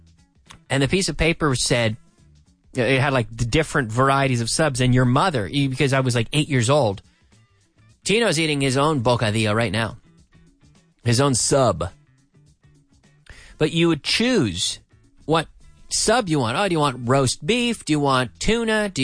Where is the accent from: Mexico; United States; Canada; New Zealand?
Canada; Liverpool, Nova Scotia; when I was about 8 years old, there was a deli in my hometown of Liverpool, Nova Scotia, Canada.